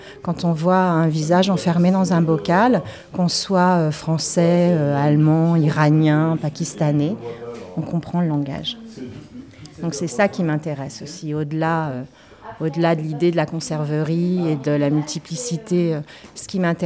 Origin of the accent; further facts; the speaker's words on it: Normandy, France; je viens de Normandie, près de Cherbourg, entre Cherbourg et Caen.